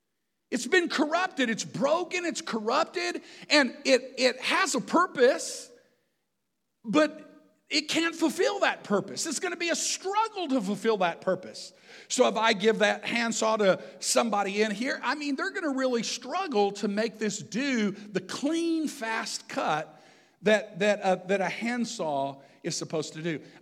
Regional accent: Texas, United States; I grew up in Texas. All saws were called skill saws, no matter who made them, okay?

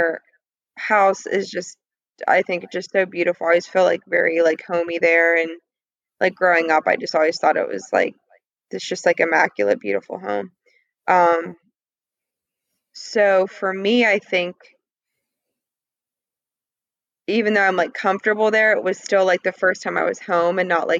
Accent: Pennsylvania, United States; now in South Carolina, United States; we drove home from Pennsylvania back down to South Carolina, and I'm from Pennsylvania.

